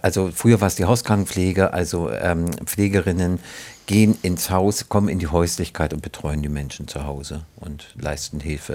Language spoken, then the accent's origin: German; Berlin, Germany; Also geboren bin ich in Reinickendorf und dann habe ich teilweise im Wannsee gewohnt, später ganz, ganz, ganz lange in Kreuzberg und jetzt seit ein paar Jahren in Charlottenburg.